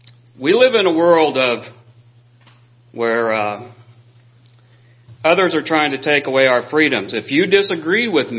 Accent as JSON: {"language": "English", "region": "the South", "country": "United States", "tie": "born or raised there", "said": "I grew up in the South, and I could care less about the color of a person's skin."}